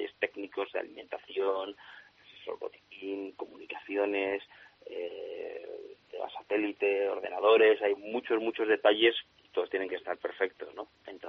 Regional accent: Spain; Somos 3 españoles

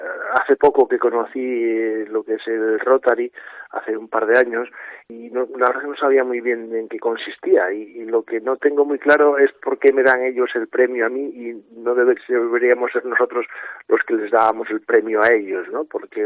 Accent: Asturias, Spain; yo soy del occidente de Asturias, nací y vivo aquí

